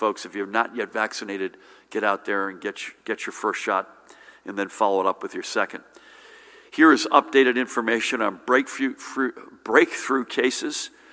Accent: Middletown, New Jersey, United States; she was a graduate of my hometown, one of my hometown high schools, Middletown High School North

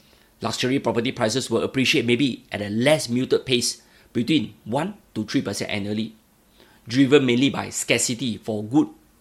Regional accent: Singapore; As what PM Wong has said, we are all Singaporean. Let's work together for a better Singapore as a nation.

